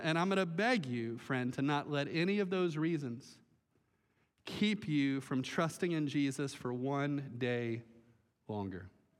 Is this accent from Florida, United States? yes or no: yes; Melbourne, Florida, United States; you know, Melbourne is my hometown. I was born and raised here right on through. And so growing up here, you know, in the 80s and in the 90s, you know, Melbourne was kind of like a sleepy little town back then.